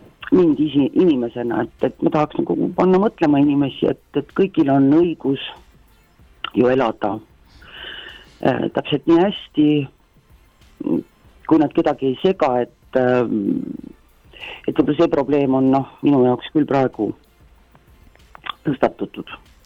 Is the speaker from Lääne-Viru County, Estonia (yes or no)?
yes; Rakvere, Lääne-Viru County, Estonia; me oleme mõlemad Rakverest pärit ja me juba kooli aeg koos käisime